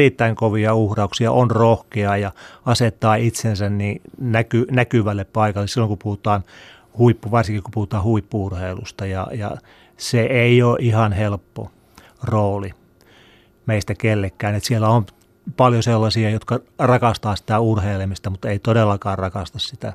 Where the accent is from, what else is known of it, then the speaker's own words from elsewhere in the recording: Keuruu, Central Finland, Finland; also born or lived in Lappeenranta; kun mä olin 6 vuotta, niin me muutettiin tuolta Lappeenrannasta Keuruulle